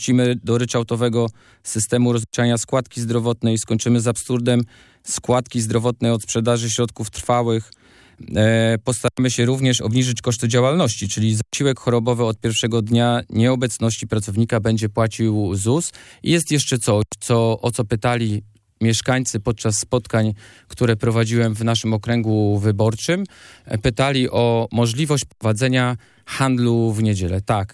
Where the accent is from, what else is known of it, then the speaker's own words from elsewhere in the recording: Pomeranian Voivodeship, Poland; bo jesteśmy z Kociewia, zgodni